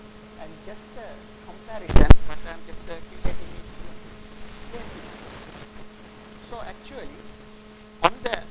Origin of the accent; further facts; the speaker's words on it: Sri Lanka; when I was back home in my home country, Sri Lanka